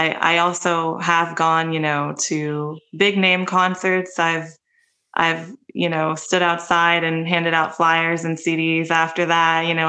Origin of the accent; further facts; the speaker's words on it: Pittsburgh, Pennsylvania, United States; now in Nashville, United States; I am from Pittsburgh, PA, currently living in Nashville.